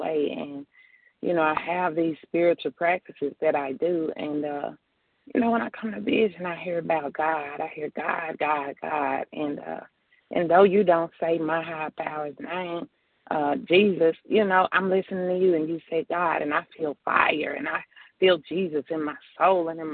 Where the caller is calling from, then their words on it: Tennessee, United States; I'm in Tennessee. … in Tennessee.